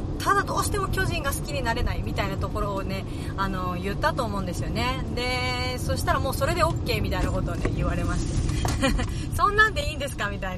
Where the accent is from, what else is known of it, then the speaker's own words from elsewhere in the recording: Tokyo, Japan; born there; 東京生まれなんですけど、